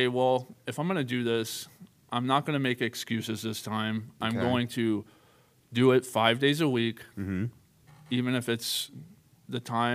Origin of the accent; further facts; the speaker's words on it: Huntsville, Alabama, United States; moved away as an adult; Yeah, I'm from Huntsville.